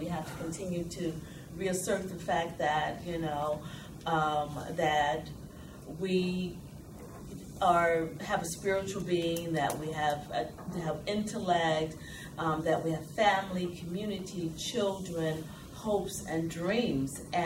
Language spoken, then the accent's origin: English; Virginia, United States; You know, I grew up in Virginia. I grew up in the segregated South. I went to the University of Virginia. I know Charlottesville very well.